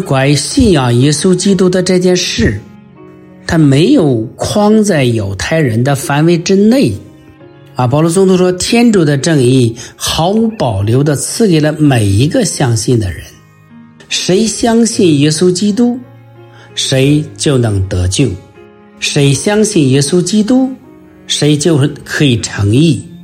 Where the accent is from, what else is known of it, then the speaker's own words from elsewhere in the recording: China; 就是我们中国人啊的圣人孔子说